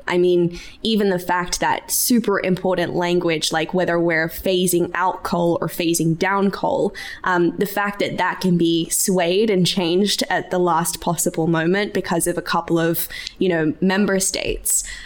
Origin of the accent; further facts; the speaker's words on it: Australia; I'm an Aussie originally